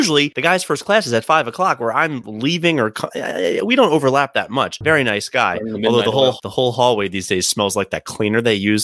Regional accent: Maryland, United States; moved away as an adult; guys, I'm from Maryland. I know you're from Nebraska or whatever. Like, we don't get tornadoes.

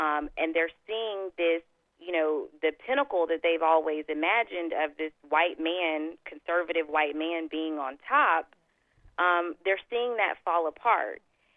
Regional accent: Texas, United States; As a Southerner, as a Texan, it's always been apparent to me that there are people who really buy into the idea of the South rising again.

